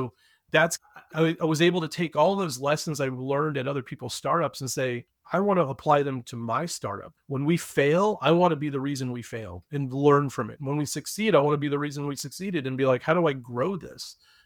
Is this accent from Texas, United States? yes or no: yes; Houston, Texas, United States; born there; also born or lived in Atlanta, Georgia; So I was born in Houston, come from a big family, two brothers, a sister, and three stepbrothers. And we moved to Atlanta and I went to college.